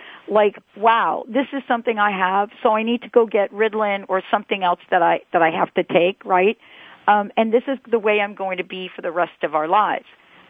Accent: Bronx, New York, United States; I grew up in the Bronx, so I totally understand that.

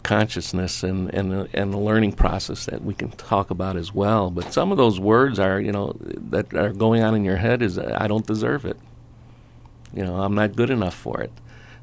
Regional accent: Chicago, Illinois, United States; also born or lived in Southern California; now in Arizona, United States; Well, growing up in Chicago, yes, that's where family is. That's where school was. That's where I originally got started, and then transitioned out and moved out to Southern California, and now I'm here in Arizona with Penny.

